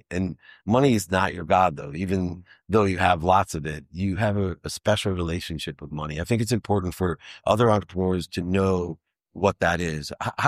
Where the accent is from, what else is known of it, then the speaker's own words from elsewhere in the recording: Akron, Ohio, United States; But I'm always amazed by entrepreneurs that I grew up in Akron, Ohio.